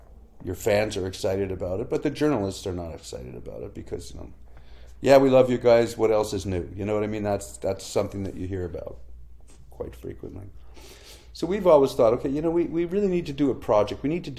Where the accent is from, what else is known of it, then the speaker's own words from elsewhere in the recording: Canada; a challenge you face as a Canadian recording artist is, you know, we have a small country and a very small music press here